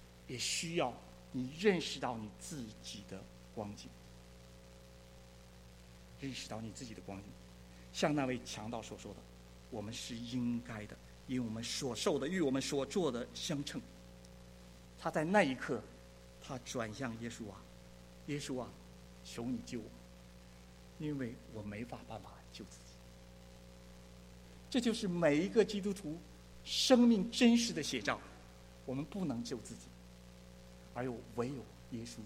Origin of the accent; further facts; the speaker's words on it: China; now in United States; 我们从大陆来